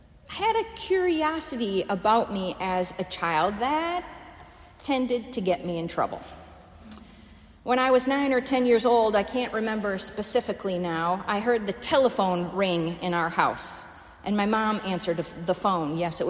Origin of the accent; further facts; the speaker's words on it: Midwest, United States; accent: Midwest American; Thank you for listening to my Midwest American accent today.